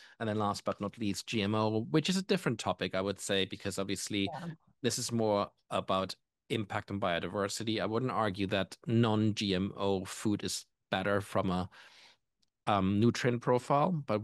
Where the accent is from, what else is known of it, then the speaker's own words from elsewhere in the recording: Germany; accent: German; English is a second language; I grew up in Germany, and you can tell by my accent, I obviously have a foreign accent